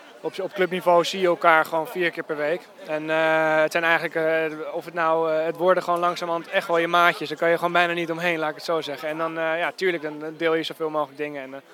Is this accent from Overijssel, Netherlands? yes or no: no; Amsterdam, North Holland, Netherlands; Ik ben 23 jaar … Ik kom uit Amsterdam, speel bij Amsterdam.